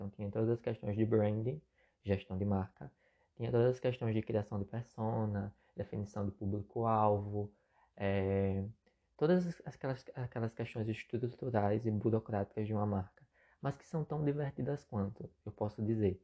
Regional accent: Alagoas, Brazil; Eu sou alagoano, eu estudei produção de moda na Escola Técnica de Artes.

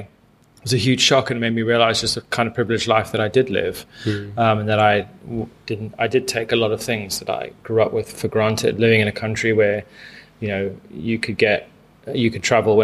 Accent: Manicaland, Zimbabwe; now in England; And grew up on a very small farm in the eastern highlands of Zimbabwe.

